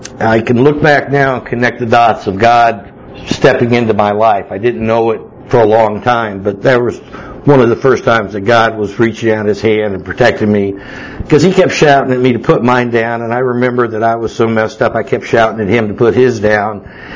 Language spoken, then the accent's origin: English; Georgia, United States; because I'm a redneck from Georgia, and we learned at an early age how to make things.